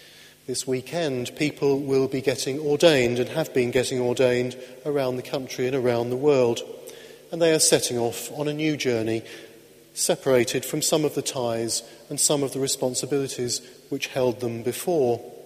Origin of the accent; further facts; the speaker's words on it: Caterham, South East England, United Kingdom; I am Emmy's boy. I'm from Caterham. I'm an Anglican. I'm a priest. I'm a Londoner. I'm a husband. I'm a father. I'm British and I'm European too.